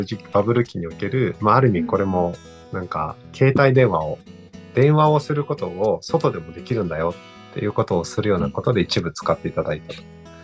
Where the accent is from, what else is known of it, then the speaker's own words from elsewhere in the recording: Mito, Ibaraki, Japan; 小林さんと同級生で茨城県の水戸市出身です。まあ、今でも茨城とかは実家もあるので